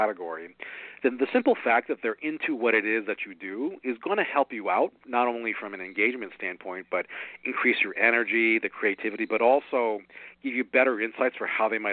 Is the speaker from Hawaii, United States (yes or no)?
yes; Hawaii, United States; now in Chicago, United States; I was born and raised in Hawaii, and I live in Chicago now.